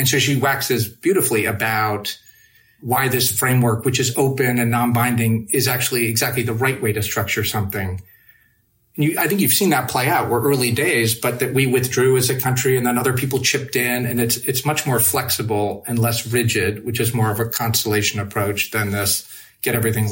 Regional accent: Louisville, Kentucky, United States; He comes to my hometown of Louisville, Kentucky, where I host a fundraiser for him

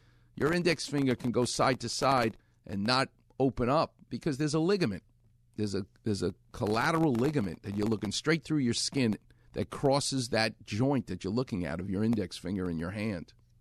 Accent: New York, United States; now in Los Angeles, United States; My guest is Alan Moore. He and I grew up together in New York.

